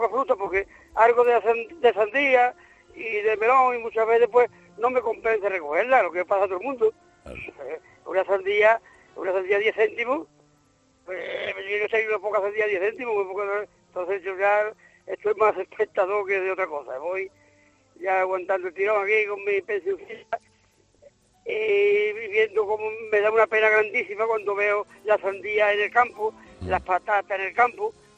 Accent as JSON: {"language": "Spanish", "region": "Andalusia", "country": "Spain", "accent": "Andalusian", "said": "perdone mi acento de andaluz"}